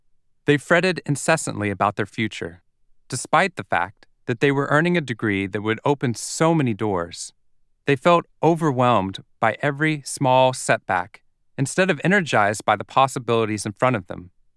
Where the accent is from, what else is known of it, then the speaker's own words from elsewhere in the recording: Waco, Texas, United States; I was raised in Waco, Texas, and never really expected to leave.